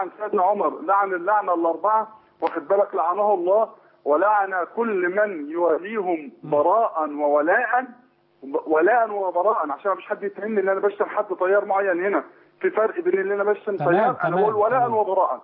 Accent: Egypt; احنا كمصريين

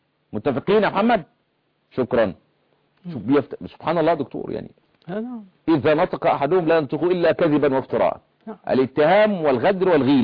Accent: Egypt; احنا عندنا في مصر

